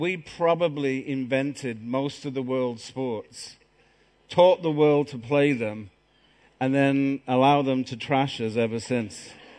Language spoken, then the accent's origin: English; England, United Kingdom; my observations as an Englishman